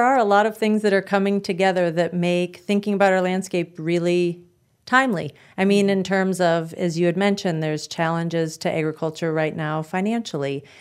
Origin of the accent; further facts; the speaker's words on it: Brandon, South Dakota, United States; So I am a South Dakotan. Since first grade, I grew up outside of Brandon, went to Brandon Valley School District